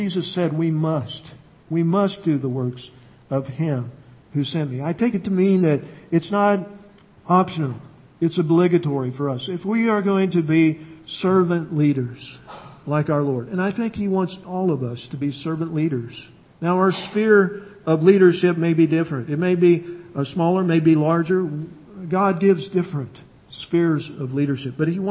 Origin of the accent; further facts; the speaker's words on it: Illinois, United States; now in California, United States; we lived in Illinois before we came to the beautiful state of California. We're glad to say that we are from Illinois.